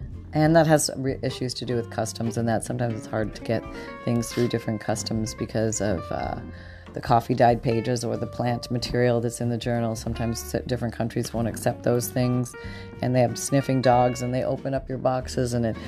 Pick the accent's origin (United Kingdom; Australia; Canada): Canada; moved away as an adult; now in Florida, United States; the answer is I grew up in Canada until I was 21, and then I moved to Florida.